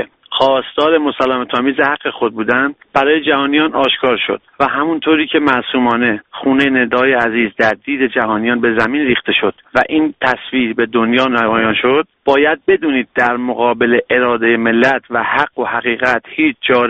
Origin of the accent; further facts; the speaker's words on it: Iran; من یک ایرانی هستم